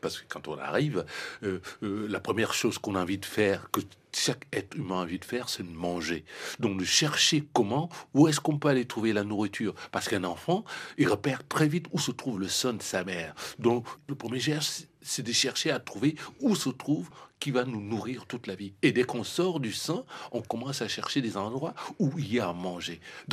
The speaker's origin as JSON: {"language": "French", "country": "Cameroon", "said": "Je suis africain et particulièrement, je viens du Cameroun. C'est-à-dire, s'il faut situer un endroit, c'est-à-dire, je viens de l'Afrique centrale."}